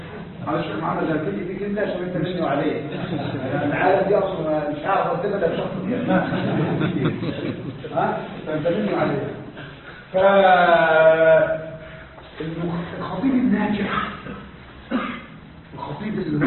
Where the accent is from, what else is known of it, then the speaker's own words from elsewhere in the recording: Upper Egypt, Egypt; انا صعيدي